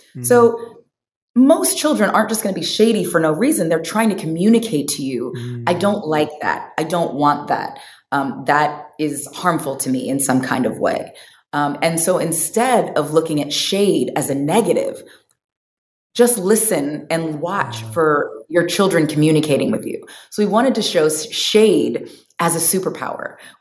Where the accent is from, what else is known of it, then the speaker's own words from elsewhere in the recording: California, United States; in my community that I grew up in the Bay Area of, you know, California.